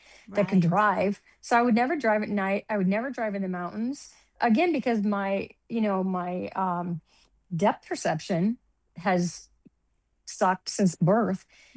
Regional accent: Denver, Colorado, United States; also born or lived in Chicago / Minnesota / Kansas City; I was born in Chicago. My dad worked for IBM. And so we moved around the country to Minnesota, Kansas City, and we finally landed in Denver.

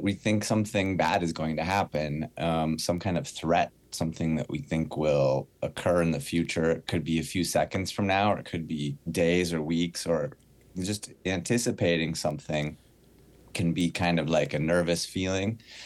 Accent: Jamestown, North Dakota, United States; I grew up in North Dakota, Jamestown, North Dakota.

